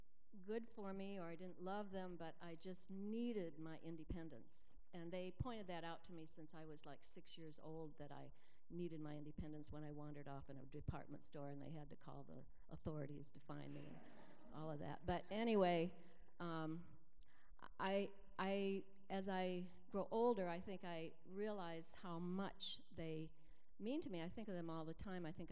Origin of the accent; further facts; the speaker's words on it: Ohio, United States; now in Kansas, United States; I'm from Ohio. I ended up here in Kansas, and it was fine.